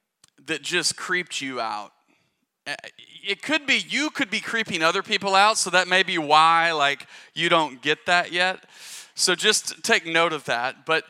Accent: Arkansas, United States; I'm from Arkansas in the United States, and I have a kindred spirit for other Arkansans, you know.

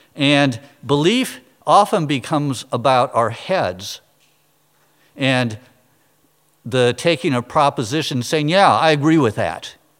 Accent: Storm Lake, Iowa, United States; I was born in Storm Lake, Iowa, and my parents and grandparents and great-grandparents ran the local newspaper. So I grew up around news

